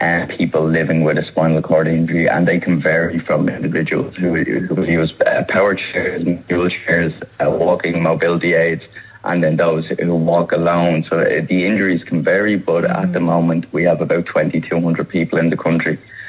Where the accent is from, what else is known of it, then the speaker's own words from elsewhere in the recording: Dublin, County Dublin, Ireland; Because I'm from Dublin